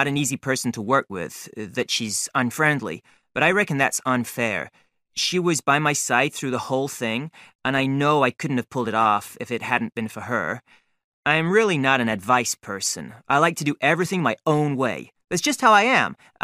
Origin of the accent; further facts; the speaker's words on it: Midwest, United States; Actually, I'm from the Midwest. We do a lot of skating there, so I already had some skills.